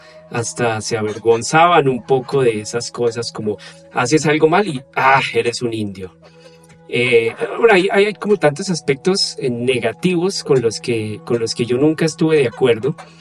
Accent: Colombia; uno uno como colombiano

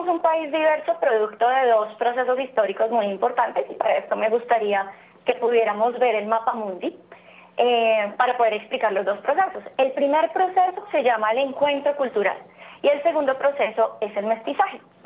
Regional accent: Colombia; valorar el aporte que todas las culturas hacen a nuestra identidad como colombianos

